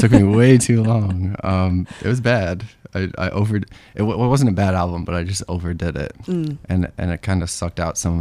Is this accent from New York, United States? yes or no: yes; Syracuse, New York, United States; I'm a songwriter from Syracuse, New York, and I've been writing since I was about 11. And I'm 26 now